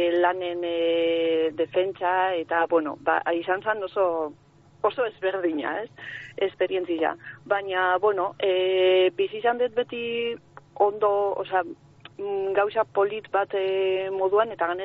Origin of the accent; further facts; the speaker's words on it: Barakaldo, Basque Country, Spain; born there; ni jaio nintzen Barakaldon.